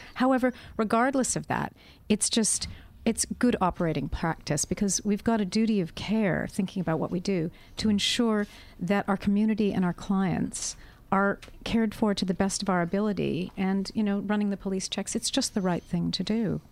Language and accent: English; Canada; moved away; And I come from Canada, born overseas and all. I've just been here too long